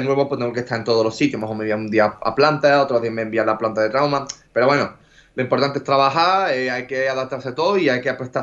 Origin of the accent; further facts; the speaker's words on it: El Puerto de Santa María, Andalusia, Spain; yo soy un enamorado de Cádiz, pero también estoy muy enamorado de mi puerto de Santa María, que aunque sea muy pequeño, porque no es pequeño, pues tiene una vida muy tranquila, muy buena